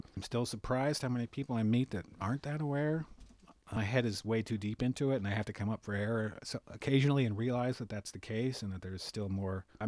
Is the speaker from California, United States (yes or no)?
yes; Topanga Canyon, California, United States; Well, this is where it comes out that I'm not really much of a native. I grew up in California.